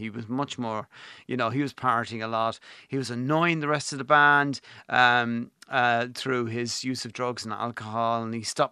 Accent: Kilkenny, Leinster, Ireland; Yes, I am from Kilkenny.

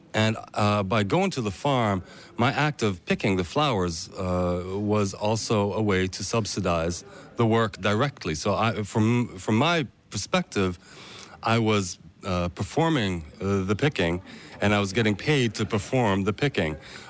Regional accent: South Holland, Netherlands; now in Ireland; Dutch boy from the Bulb district, without any idea. A lot of these flowers are actually coming from my hometown.

